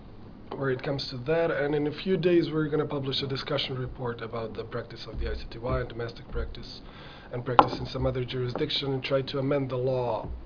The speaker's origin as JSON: {"language": "English", "town": "Petrinja", "region": "Sisak-Moslavina County", "country": "Croatia", "lives_now": "Zagreb, Croatia", "said": "I'm actually from Petrinja, which is a small town, some 50 kilometers from Zagreb, from the capital. And during the war, I lived in Sisak, which is very close because Petrinja was occupied. And I moved to Zagreb to college and live there."}